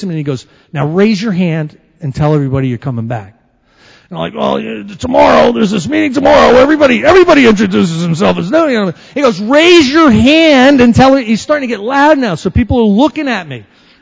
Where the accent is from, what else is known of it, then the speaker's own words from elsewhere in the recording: Northeast, United States; I'm from the Northeast.